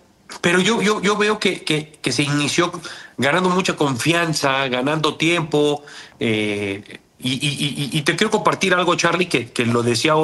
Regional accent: Mexico; a nosotros como mexicanos, como nunca hemos podido estar ahí

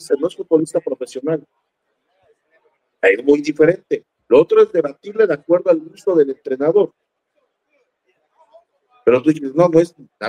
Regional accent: Mexico; en ese complejo que tenemos como mexicanos de desacreditar a alguien

